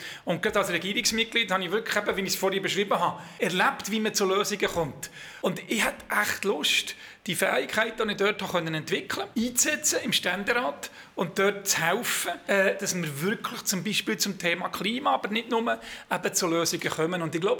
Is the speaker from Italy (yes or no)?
no; Switzerland; born there; Ich bin hier in der Schweiz geboren, gehöre zu den Leuten, die Chancen hatten in ihrem Leben.